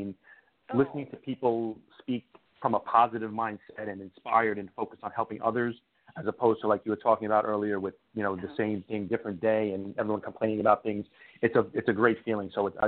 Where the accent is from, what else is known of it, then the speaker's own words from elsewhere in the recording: New York, United States; now in New Jersey, United States; I am. I grew up in New York. I currently live in New Jersey. You know how everyone from New York moved to Jersey eventually. Well, that's what I did.